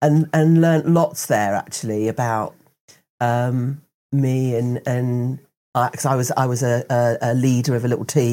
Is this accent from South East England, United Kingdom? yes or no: yes; Newport, South East England, United Kingdom; born there; Here in Newport.